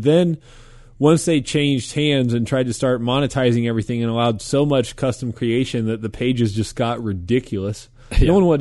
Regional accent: Midwest, United States; I'm from the Midwest and we're a little bit slower to get things out there.

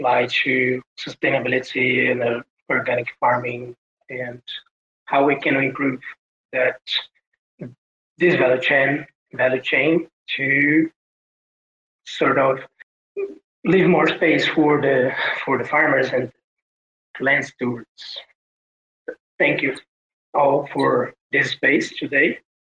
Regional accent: Brazil; Okay, great. So I'm from Brazil.

